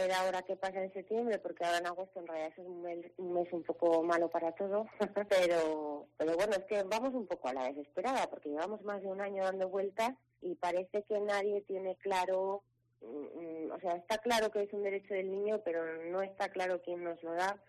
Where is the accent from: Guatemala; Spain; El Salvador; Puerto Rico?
Spain; Cantabria; como somos de Cantabria, pues lo tenemos que gestionar aquí en Cantabria.